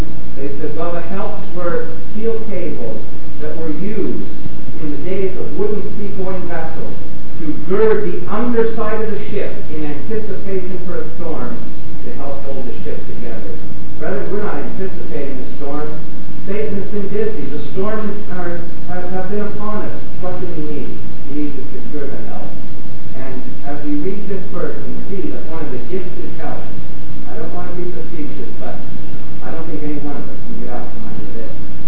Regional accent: Smiths Falls, Ontario, Canada; But all the years I was growing up in Smith Falls, he never took part.

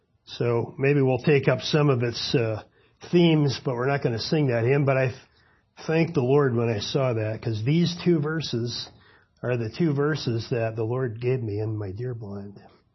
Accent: Newfoundland and Labrador, Canada; now in United States; I'm from the Fremont, Michigan Assembly and originally from Newfoundland.

